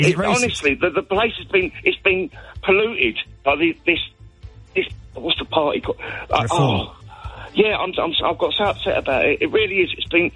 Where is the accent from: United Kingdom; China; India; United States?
United Kingdom; London; I grew up in South East London, and we are big time multi. There's everyone you can think of, yeah.